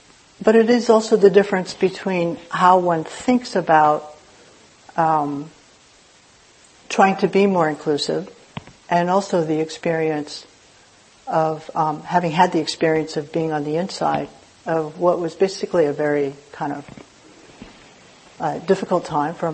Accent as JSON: {"language": "English", "town": "Berkeley", "region": "California", "country": "United States", "tie": "born or raised there", "said": "And I grew up in Berkeley, just so, you know. I mean, it's not like I grew up in Arkansas or something like"}